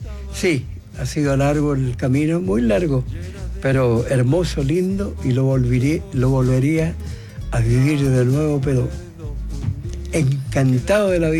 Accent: Curacaví, Santiago Metropolitan, Chile; born there; les puedo contar que yo nací allá en Curacaví para un 18 de septiembre.

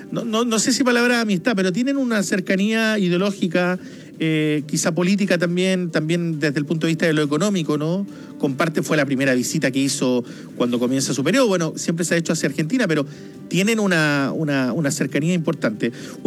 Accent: Magallanes, Chile; porque además yo soy magallánico, conozco perfectamente Punta Dúngenes, he ido varias veces.

